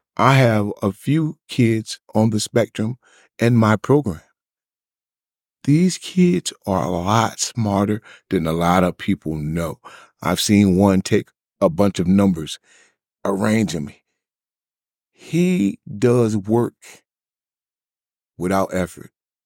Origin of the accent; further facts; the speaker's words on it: Virginia, United States; now in Texas, United States; In Virginia, we're from Virginia. In Virginia, we have what's called a, what's the type of test?